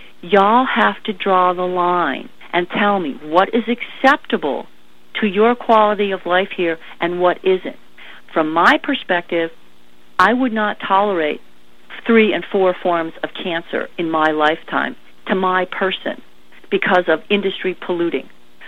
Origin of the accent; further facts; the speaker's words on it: United States; I was ashamed as an American